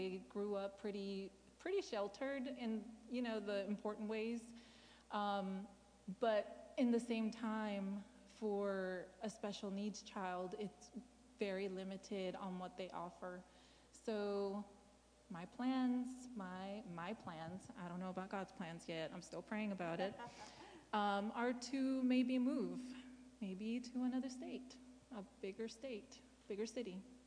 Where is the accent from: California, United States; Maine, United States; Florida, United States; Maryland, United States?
California, United States; I grew up in California, and it is the most terrible place to grow up in.